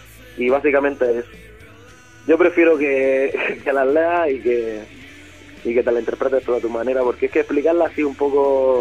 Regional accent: Almería, Andalusia, Spain; también somos de Almería, aquí hay un desierto

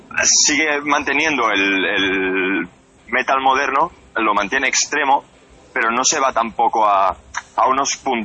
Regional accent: Sant Hilari Sacalm, Catalonia, Spain; de Sant Hilari Sacalm, que es el pueblo de Girona, de donde yo vengo.

